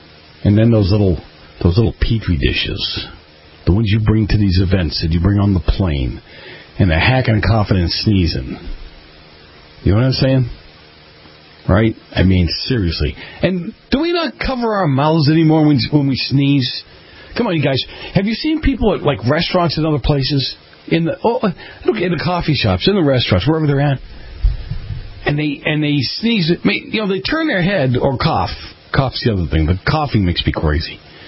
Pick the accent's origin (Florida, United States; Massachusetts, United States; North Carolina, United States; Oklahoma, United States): Massachusetts, United States; Boston; I was kind of making fun of New York because I'm from Boston originally.